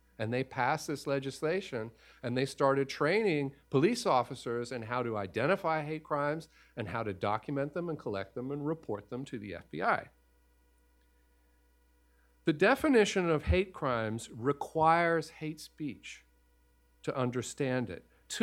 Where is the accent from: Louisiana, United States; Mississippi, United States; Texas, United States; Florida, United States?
Louisiana, United States; I'm from Louisiana.